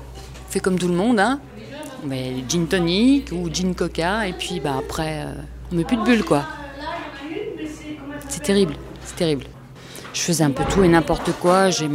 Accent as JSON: {"language": "French", "town": "Évian-les-Bains", "region": "Auvergne-Rhône-Alpes", "country": "France", "said": "Je viens d'Évian-les-Bains, alors ça fait rire. Ville d'eau."}